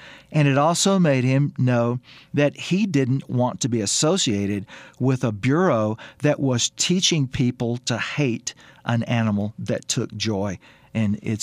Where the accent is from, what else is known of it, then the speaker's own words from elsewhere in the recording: Louisiana, United States; I grew up in Louisiana in the rural South, and when I was 12 or 14 years old, to my absolute shock, coyotes began showing up in Louisiana.